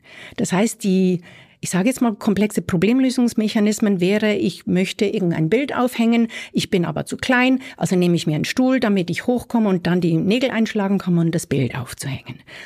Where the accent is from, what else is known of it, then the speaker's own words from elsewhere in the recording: Aargau, Switzerland; Ich bin in Fricktal in Steinsäckingen aufgewachsen